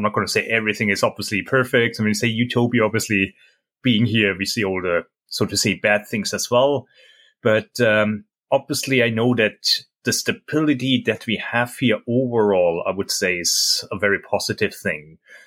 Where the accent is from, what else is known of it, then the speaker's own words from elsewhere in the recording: Germany; now in Singapore; I'm originally from Germany